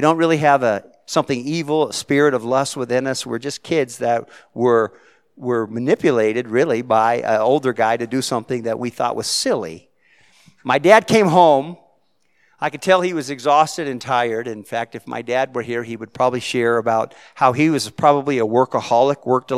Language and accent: English; Salinas, California, United States; born there; I'm the youngest of five. I said before, I was born in Salinas, California.